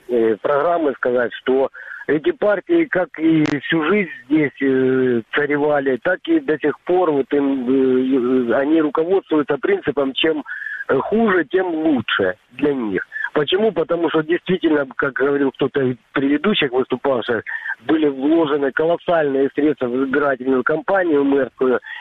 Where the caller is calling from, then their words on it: Sloviansk, Donetsk Oblast, Ukraine; Здравствуйте, Славянск.